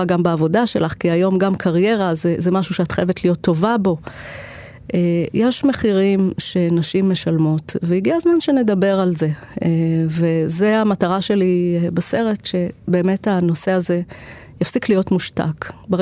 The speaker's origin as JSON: {"language": "Hebrew", "town": "Safed", "region": "Northern District", "country": "Israel", "tie": "born or raised there", "said": "ובניגוד, למשל, למקום שאני גדלתי בו, שנות ה-80-90, לעידן הזה, שעדיין לא היה אינטרנט בבתים"}